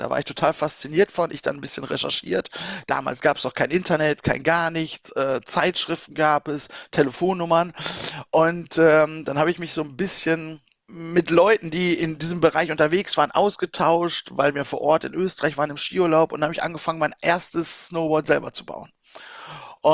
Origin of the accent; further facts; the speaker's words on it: Bad Oeynhausen, North Rhine-Westphalia, Germany; Ich bin in Ostwestfalen, sprich Bad Oeynhausen Umgebung geboren, bin da groß geworden, sehr ländlich groß geworden.